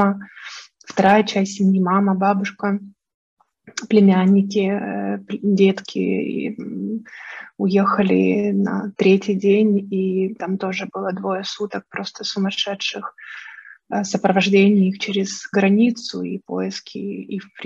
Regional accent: Ukraine; я, наверное, украинка в первую очередь, дочь своих родителей, внучка.

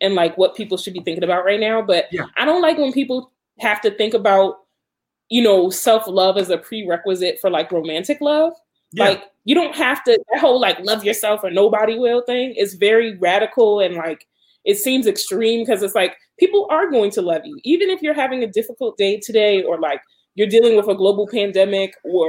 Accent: Baltimore, Maryland, United States; also born or lived in Bronx, New York; I'm from the Bronx, but, you know, I was raised here in Baltimore, Maryland.

